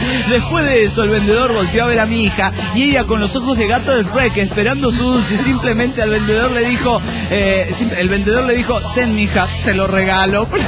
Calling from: Tegucigalpa, Francisco Morazán, Honduras; de Tegucigalpa, Honduras.

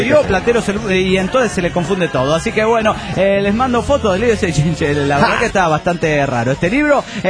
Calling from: La Paz, Baja California Sur, Mexico; Soy el … de La Paz, Baja California Sur.

